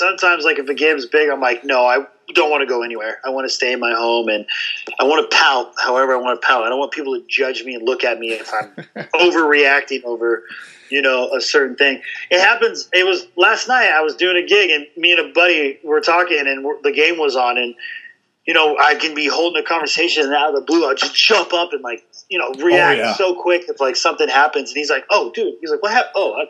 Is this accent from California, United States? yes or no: yes; California, United States; No, we're all from Southern California, but he moved out there.